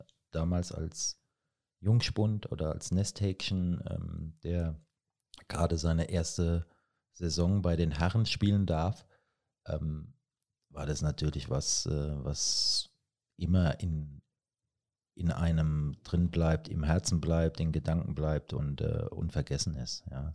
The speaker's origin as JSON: {"language": "German", "town": "Grünstadt", "region": "Rhineland-Palatinate", "country": "Germany", "tie": "born there", "said": "Die Arbeitsstelle war auch nicht in Kaiserslautern, sondern in Grünstadt, in meinem Geburtsort"}